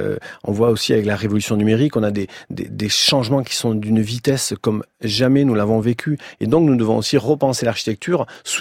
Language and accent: French; Villefranche-de-Rouergue, Occitanie, France; Moi, je viens d'Aveyron et de Villefranche-de-Rouergue